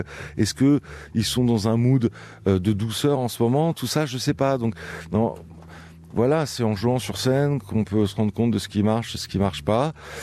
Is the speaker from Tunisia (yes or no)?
no; France; en tant que Français